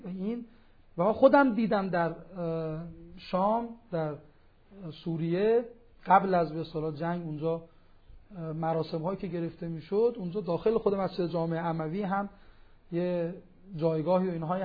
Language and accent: Persian; Qom, Iran; من خب اهل قم هستم، از تولدم قم بودم،